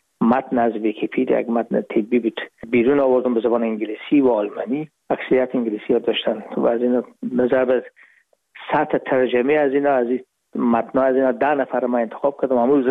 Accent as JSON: {"language": "Persian", "country": "Afghanistan", "said": "به داخل وطنم دوستا و خشاوند و رفقای قدیمی هستن"}